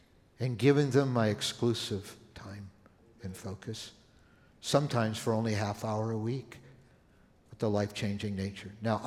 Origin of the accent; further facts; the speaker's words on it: Canada; I grew up in Canada.